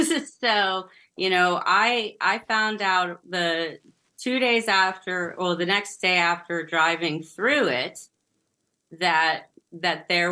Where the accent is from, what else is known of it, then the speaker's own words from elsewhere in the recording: Salem, Ohio, United States; now in Coraopolis, United States; so right now I'm from Salem and I moved to Coriopolis in Pennsylvania. So I'm on the Ohio River.